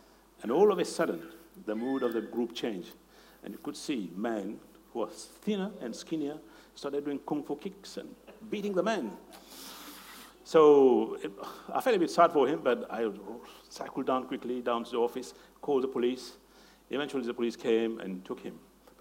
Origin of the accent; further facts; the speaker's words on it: Mauritius; If you don't know me, I'm from Mauritius, and I'm from a village where there was many laborers.